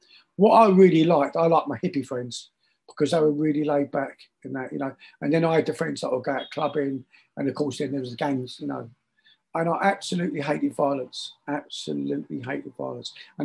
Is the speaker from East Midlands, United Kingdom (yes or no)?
no; London, United Kingdom; I come from London, and you either join the gang or you become, you know, the prey.